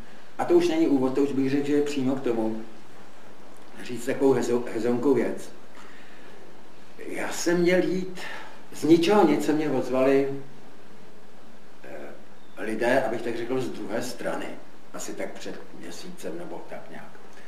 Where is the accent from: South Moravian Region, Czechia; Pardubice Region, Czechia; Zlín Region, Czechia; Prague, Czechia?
Prague, Czechia; jsem z Prahy